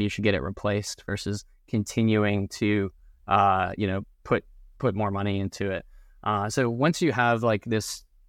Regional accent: Milwaukee, Wisconsin, United States; So I grew up in Milwaukee, Wisconsin, along with Bob. And I actually grew up kind of in the restaurant industry.

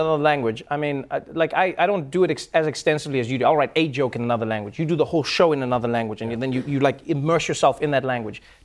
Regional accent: South Africa; I remember, like, seeing that as a South African

